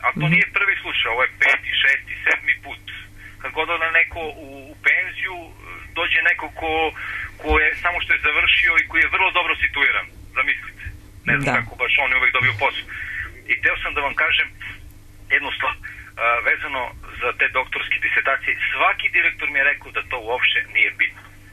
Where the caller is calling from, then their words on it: Surdulica, Southern and Eastern Serbia, Serbia; Ja zovem iz Surdulice, zovem, ali ovdje je pitanje vezano za jedan još manji grad